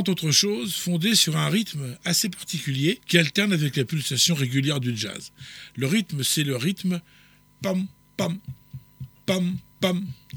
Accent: Auvergne-Rhône-Alpes, France; Et chez nous, dans le Cantal, ça s'appelle...

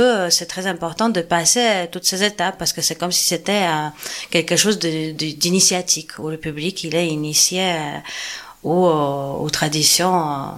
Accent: Poland; now in Pézenas, France; on habite à Pézenas, peut-être on vient d'endroits différents, hein. Moi par exemple je suis polonaise

